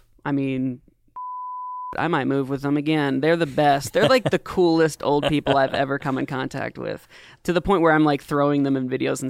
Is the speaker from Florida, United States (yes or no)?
yes; Daytona, Florida, United States; born there; I was born in Daytona, Florida.